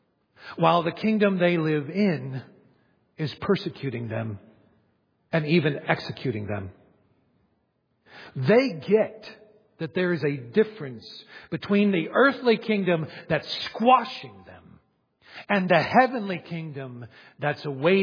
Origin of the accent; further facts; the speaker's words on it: United States; I love being an American. I praise God for the freedoms we enjoy here.